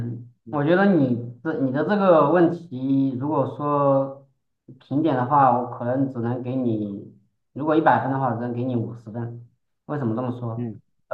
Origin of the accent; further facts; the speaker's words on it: China; now in Japan; 那最后回归到我本身是中国人，那么我站在中国